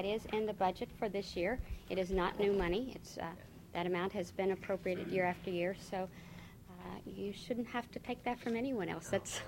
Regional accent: Juneau, Alaska, United States; I'm from Juneau

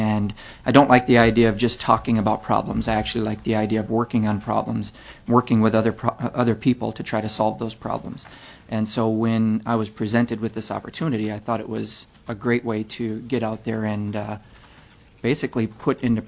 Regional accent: Fort Yukon, Alaska, United States; from Fort Yukon, Alaska.

